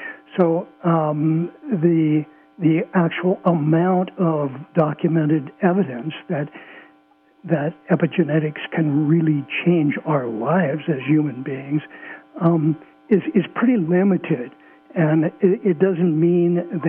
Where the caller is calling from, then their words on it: California, United States; From Southern Humboldt.